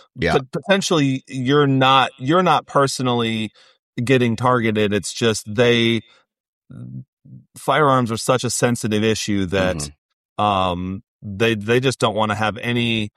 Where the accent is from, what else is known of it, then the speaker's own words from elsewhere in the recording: Iowa, United States; I'm from Iowa and I know a freaking shit ton of hunters.